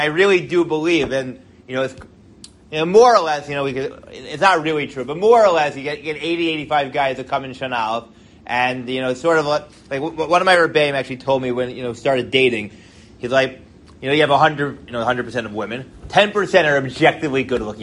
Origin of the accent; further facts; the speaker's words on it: New York, United States; When I growing up like in New York, you know, beach wasn't like such like a thing.